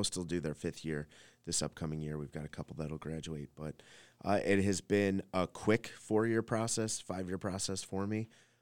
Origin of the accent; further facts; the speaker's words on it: Las Vegas, Nevada, United States; So I grew up in Las Vegas, Nevada.